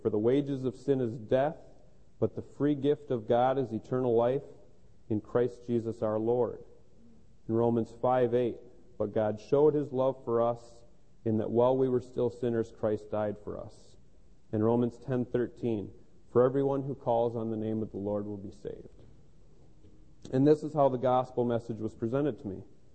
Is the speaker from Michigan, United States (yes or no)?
yes; Grand Rapids, Michigan, United States; I was raised in Grand Rapids in a very Baptist home.